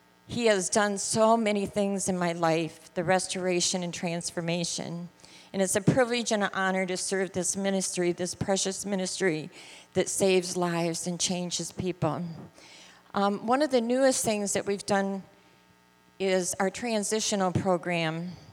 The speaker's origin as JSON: {"language": "English", "town": "Midland", "region": "Michigan", "country": "United States", "said": "I'm from Midland, Michigan, and it's great to come back."}